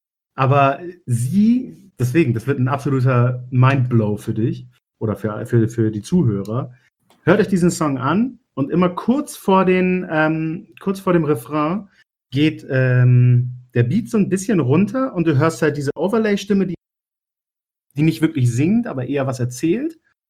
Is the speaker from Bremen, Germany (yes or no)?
no; Oldenburg, Lower Saxony, Germany; In meiner Heimatstadt Oldenburg